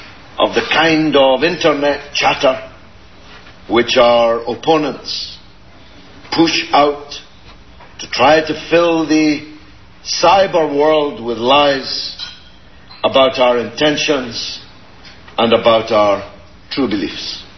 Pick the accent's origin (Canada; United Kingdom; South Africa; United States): United Kingdom; England; because I came from England, I have to be careful not to leave the impression that I'm seeking to recolonize you.